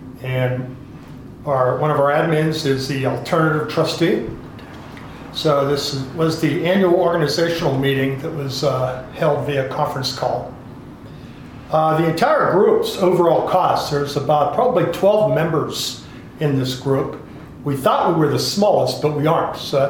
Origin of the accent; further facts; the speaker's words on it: Pennsylvania, United States; I grew up in Western Pennsylvania and a lot of bridges back there, and they would put a big banner.